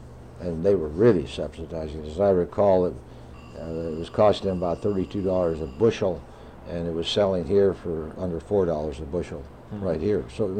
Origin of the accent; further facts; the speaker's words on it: United States; I grew up as an American. I grew up... went to grade school and high school and played football and went to college